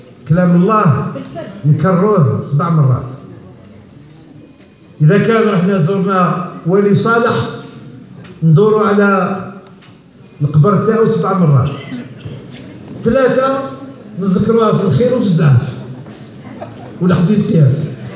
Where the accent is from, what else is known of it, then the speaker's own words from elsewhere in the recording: Algeria; نحن جزائريين ومع الشعب الجزائري ومع الجزائر